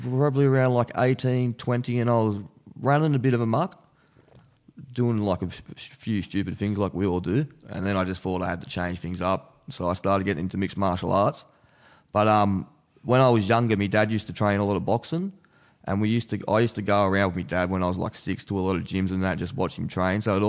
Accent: Pilliga, New South Wales, Australia; Camilleroy, mate. I'm down from the Pilliga.

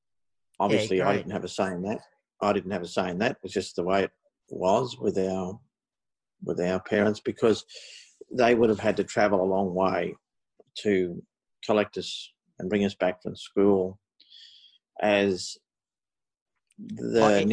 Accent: Kurri Kurri, New South Wales, Australia; Yeah, I came from Curry Curry in New South Wales, Hunter Valley area.

